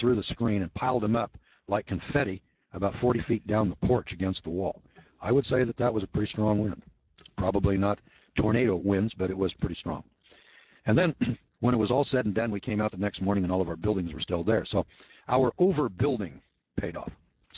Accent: California, United States; And in the Eel River Valley, where I'm from, we wanted to live in the valley because that's where the good farmland was.

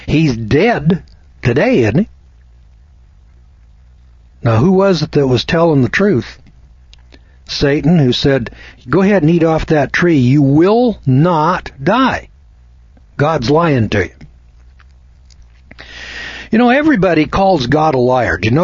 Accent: California, United States; Now, I'm from California, and they're, you know, 3, 4, 5, 6, you know, pretty common.

